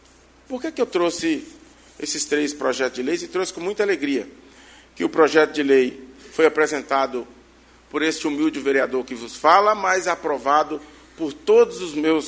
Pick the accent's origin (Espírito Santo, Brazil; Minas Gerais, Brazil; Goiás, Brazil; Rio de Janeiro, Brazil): Espírito Santo, Brazil; Vila Pavão; now in Santa Maria de Jetibá, Brazil; nunca mais retornei para minha terrinha natal, que é a Vila Pavão, que eu amo demais. Mas vim passear ali no Córrego do Ouro e aqui estou até hoje.